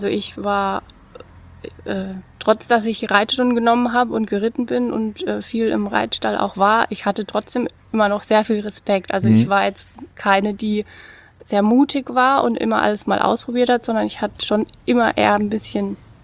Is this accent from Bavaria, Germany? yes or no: yes; Bad Kissingen, Bavaria, Germany; also born or lived in Baden-Württemberg; ich bin 38. Ich komme aus Bad Kissing, bin auch dort in die Schule gegangen und dort aufgewachsen, habe dann fast 9 Jahre in Baden-Württemberg gelebt, dort gearbeitet und auch studiert und bin dann 2016 wieder zurück nach Bad Kissing.